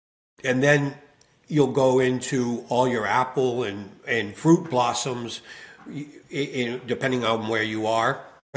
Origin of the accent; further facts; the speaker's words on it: Tyngsborough, Massachusetts, United States; Our location, the colony, is in my hometown of Tyngsborough, Massachusetts